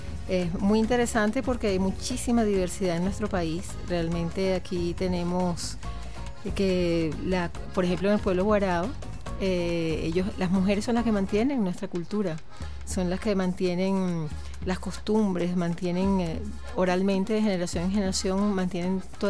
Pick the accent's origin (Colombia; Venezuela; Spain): Venezuela; nuestra ancestralidad como venezolanos.